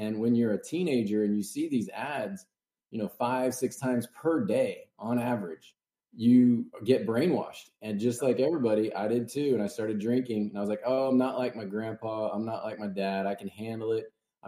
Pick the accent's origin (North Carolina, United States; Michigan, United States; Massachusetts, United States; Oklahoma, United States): Oklahoma, United States; just growing up in the Midwest, Oklahoma to be specific